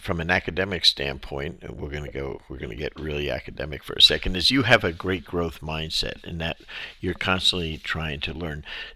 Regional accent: New Jersey, United States; And I say that with great affection because I'm from Jersey.

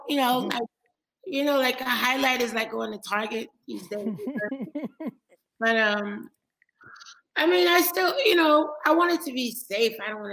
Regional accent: Ohio, United States; Oh, yeah, I'm from Ohio.

